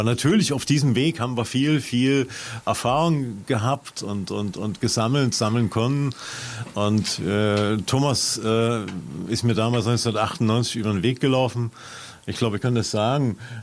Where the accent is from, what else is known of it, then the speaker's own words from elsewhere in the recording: East Germany, Germany; Ich komme aus dem Osten. Ich bin ein zutiefst in der DDR sozialisierter Mensch gewesen, komplett integriert ins System. Ich bin in der DDR Leistungssportler gewesen